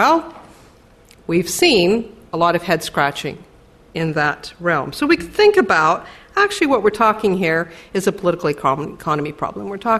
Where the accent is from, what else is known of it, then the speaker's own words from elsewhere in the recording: Idaho, United States; I'm originally from Idaho, and my family has a cabin in the mountains of Idaho in a very small town